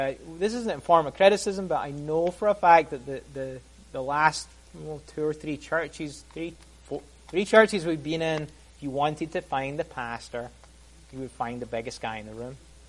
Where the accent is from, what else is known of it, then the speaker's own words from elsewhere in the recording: Scotland, United Kingdom; partly because I'm Scottish, and we have, and as I mentioned in the talk yesterday, we have massive health problems in Scotland